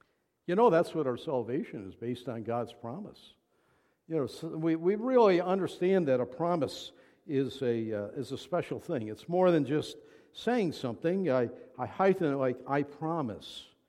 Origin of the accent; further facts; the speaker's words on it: New York, United States; Well, most of you know that I'm from Niagara County, New York, and that's Niagara Falls, Buffalo area.